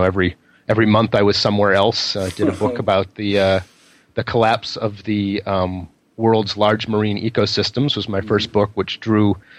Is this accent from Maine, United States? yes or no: yes; Maine, United States; followed that up with a book on my home state, which is Maine, and the coast of my home state